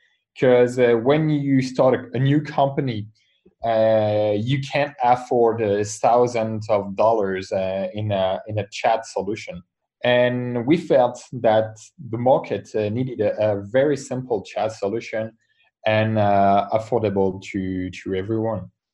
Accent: France; I come from France. I'm a French entrepreneur.

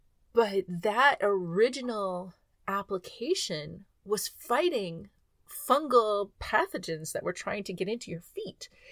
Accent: Texas, United States; I grew up in Texas. I don't know. Maybe somebody else who grew up in Texas in the 70s and early 80s remembers monkey blood as well

